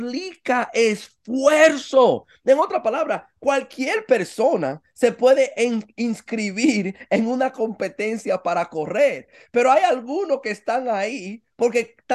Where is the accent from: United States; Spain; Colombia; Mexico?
United States; New York; Y yo soy un dominicano de Nueva York. Finalmente él y yo vamos para Nueva York, de donde yo soy.